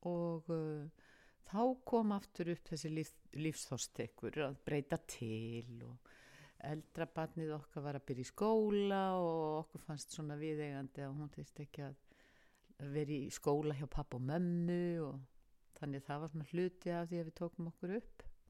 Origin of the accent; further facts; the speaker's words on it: Kópavogur, Capital Region, Iceland; Nei, við erum Kópavogsbúar og við kynntumst upphaflega þegar ég var bara 15 ára sko.